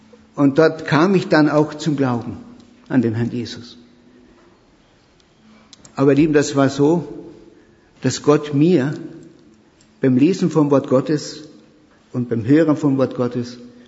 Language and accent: German; Carinthia, Austria; Ich komme aus Österreich, wurde schon gesagt, geboren bin ich im Süden von Österreich, da wo die wunderschönen Seen sind, wo immer sehr viele Deutsche Urlaub machen oder durchfahren nach Kroatien und so weiter. Da komme ich her.